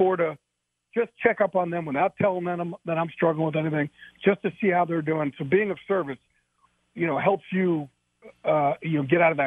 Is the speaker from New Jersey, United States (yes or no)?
yes; New Jersey, United States; it was tough for me growing up in the Jersey Shore. You get bullied in the Jersey Shore.